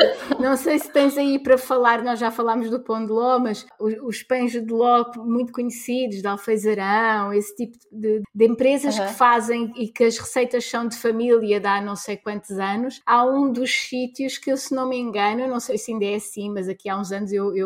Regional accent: Lisbon, Portugal; eu sei que quando vou ao Porto, eu sou de Lisboa, quando vou ao Porto, eu sei que tenho que adaptar um pouco às vezes os nomes porque são diferentes.

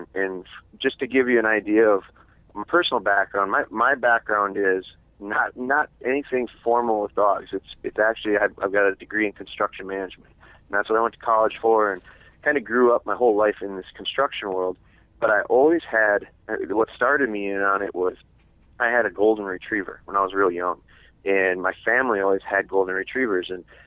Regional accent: Wisconsin, United States; I went to school on the west side of the state here in Wisconsin, I'm from Wisconsin

